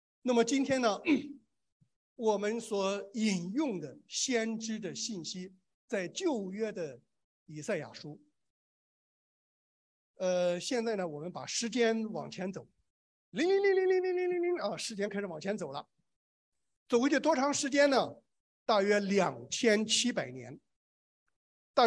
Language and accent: Chinese; China; 就像我们中国人背叛了我们祖先的信仰一样。我们中华民族从来不是一个无神论的信仰